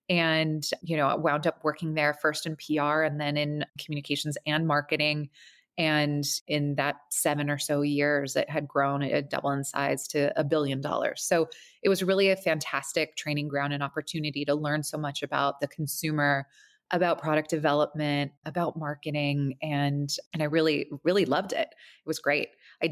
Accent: California, United States; I came from California, so I came over to the East Coast.

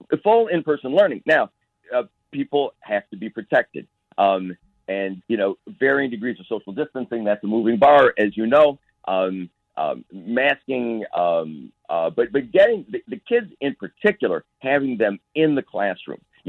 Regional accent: Wilmette, Illinois, United States; now in Winnetka, United States; I grew up in Wilmette. I live in Winnetka now.

